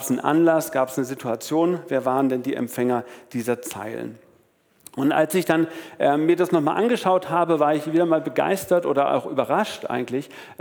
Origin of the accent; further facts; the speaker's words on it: Lower Saxony, Germany; born there; Ich komme ja gebürtig aus Ostfriesland, dann bin ich nach Bremen gegangen, habe dort meinen Zivildienst in der Kirchengemeinde gemacht, auch mit Schwerpunkt Jugend. Und bin dann von dort aus nach Lübeck gezogen